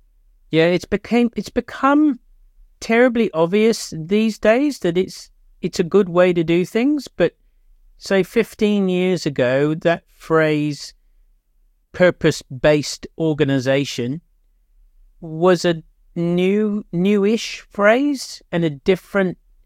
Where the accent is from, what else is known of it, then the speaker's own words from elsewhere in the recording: England, United Kingdom; because I'm English